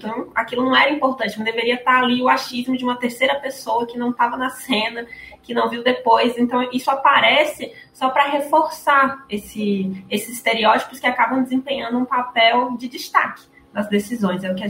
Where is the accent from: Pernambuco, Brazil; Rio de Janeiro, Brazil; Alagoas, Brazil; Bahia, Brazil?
Bahia, Brazil; eu sou baiana também.